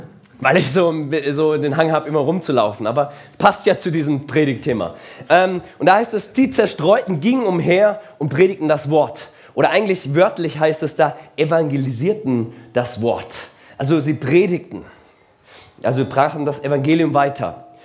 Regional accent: Singen, Baden-Württemberg, Germany; ich komme ursprünglich aus Baden.

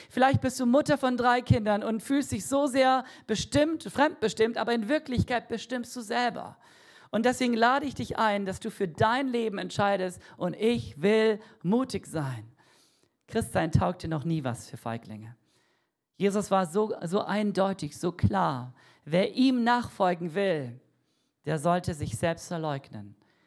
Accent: Cameroon; Ich bin in Kamerun groß geworden, da gibt es keine Straßen, die irgendwie dafür taugen würden.

